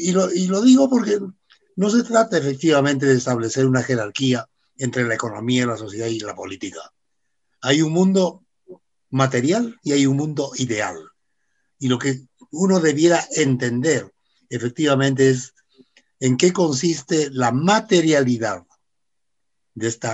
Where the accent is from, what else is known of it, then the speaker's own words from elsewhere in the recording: Peru; also born or lived in Colombia; Sí, mire, yo soy peruano, todavía, formalmente por lo menos